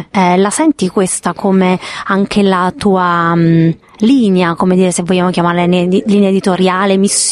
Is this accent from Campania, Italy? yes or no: yes; Naples, Campania, Italy; e da napoletano lo dico, ci fosse Napoli